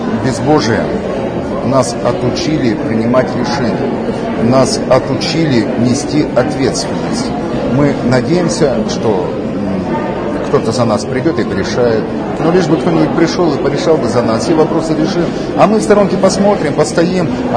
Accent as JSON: {"language": "Russian", "town": "Nevyansk", "region": "Sverdlovsk Oblast", "country": "Russia", "tie": "born or raised there", "said": "мой родной город Невьянск."}